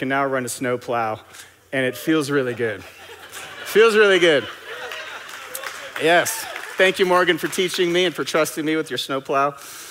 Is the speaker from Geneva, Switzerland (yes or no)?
yes; Geneva, Switzerland; now in Colorado, United States; I grew up in Geneva, Switzerland, a very green place, so that's my one beef with Colorado.